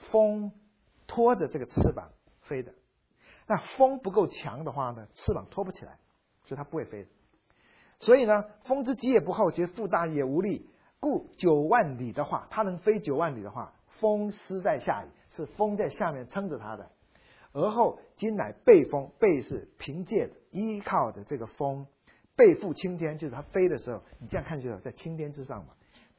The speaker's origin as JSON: {"language": "Chinese", "country": "Taiwan", "tie": "born there", "said": "像我们这种就是第一代到台湾的第一个，所以我妹妹没有，我两个老哥都是福建出生的，我是第一个台湾出生的"}